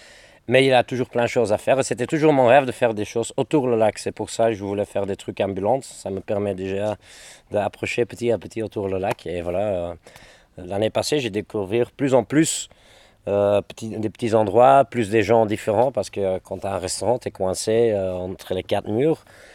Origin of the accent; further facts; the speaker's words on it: Belgium; On fait des mauvaises blagues parce qu'on est des Belges.